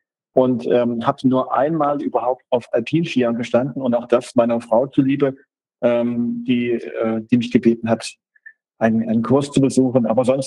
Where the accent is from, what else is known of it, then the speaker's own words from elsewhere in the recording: Hesse, Germany; now in Ruhpolding, Germany; jemandem, der da als Preuße, als Hesse reinkommt, hier in das Heiligtum des Biathlons nach Ruhpolding.